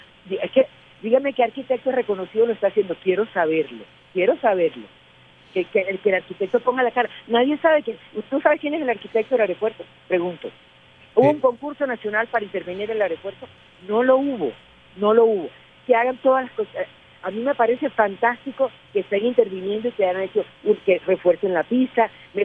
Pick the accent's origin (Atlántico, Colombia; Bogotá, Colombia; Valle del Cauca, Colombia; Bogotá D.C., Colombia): Atlántico, Colombia; Barranquilla; no solamente como barranquillera